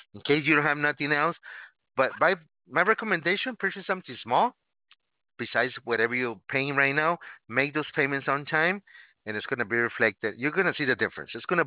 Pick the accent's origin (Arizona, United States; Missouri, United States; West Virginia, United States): Arizona, United States; I'm from Arizona. I'm not there right now, but I do miss it. I lived many, you know, for a lot of years there in Flagstaff.